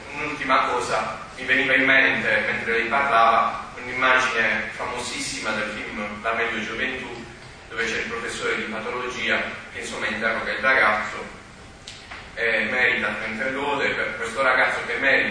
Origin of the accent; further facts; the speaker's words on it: Bari, Apulia, Italy; now in Padua, Italy; io sono una matricola, vengo da Bari, vicino Bari